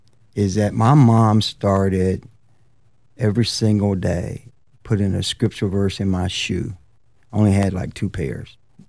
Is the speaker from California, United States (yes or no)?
no; Winston-Salem, North Carolina, United States; If you remember back in the day, especially growing up in Winston-Salem and surrounding areas, you got your report card through the mail.